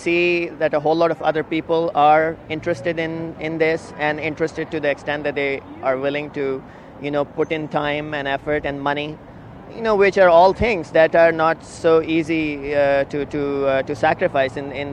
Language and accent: English; Pakistan; I'm originally from Pakistan.